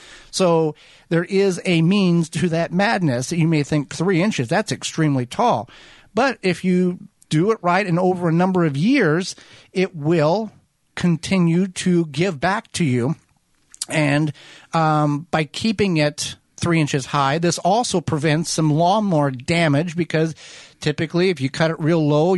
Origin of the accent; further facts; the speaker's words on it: United States; You're going to have to do your conversion because we're American people. We didn't learn that.